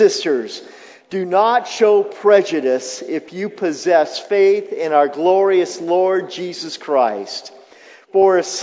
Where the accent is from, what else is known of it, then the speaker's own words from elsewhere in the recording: California, United States; I grew up in Southern California, one of the most integrated areas, I think, around. I went to an integrated high school.